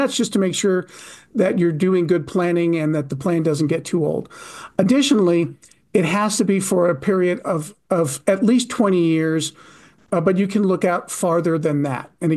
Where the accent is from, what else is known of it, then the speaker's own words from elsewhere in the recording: Arizona, United States; I'm from Arizona